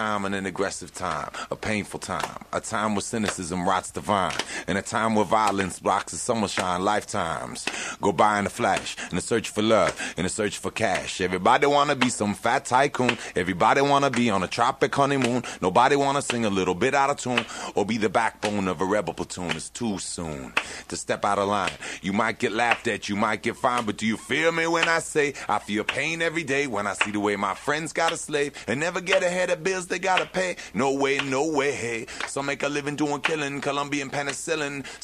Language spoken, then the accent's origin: English; Davis, California, United States; also born or lived in Oakland; now in San Francisco, United States; Well, I grew up in California, mostly in a town called Davis. I was born in Oakland, and then when I went to college, I moved to San Francisco, and I've been there ever since.